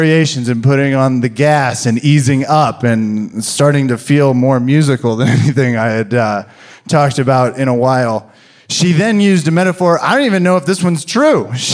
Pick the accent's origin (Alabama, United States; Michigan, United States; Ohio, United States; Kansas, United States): Kansas, United States; I was raised in Kansas. Our science and health curriculum was Jesus palming earth like a basketball.